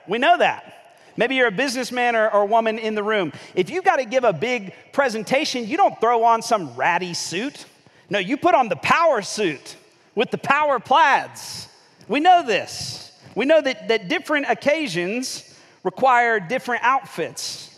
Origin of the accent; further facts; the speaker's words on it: Florida, United States; I'm from Northwest Florida. So you guys know in Northwest Florida, there's a lot of storms, right?